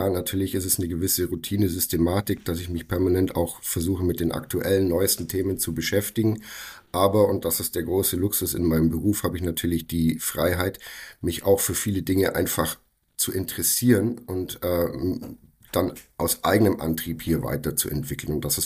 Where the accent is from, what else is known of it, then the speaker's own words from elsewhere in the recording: Kempten, Bavaria, Germany; in Kempten im Allgäu, wo ich aufgewachsen bin, LKWs ein- und ausgeladen